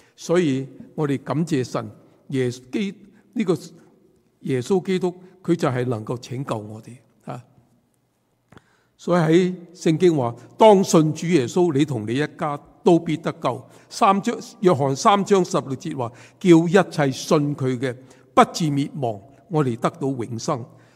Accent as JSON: {"language": "Chinese", "country": "China", "tie": "born there", "said": "我说我们在大陆出世，我们都没有出世子，我们都没有这些证明"}